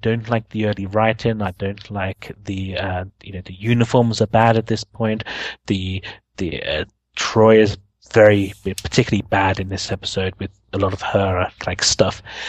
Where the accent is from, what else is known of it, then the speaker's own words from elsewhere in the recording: London, United Kingdom; from London.